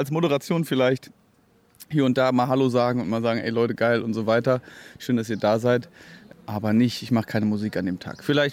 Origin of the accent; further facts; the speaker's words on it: Hesse, Germany; Ich als Hesse kann sagen, das gefällt mir.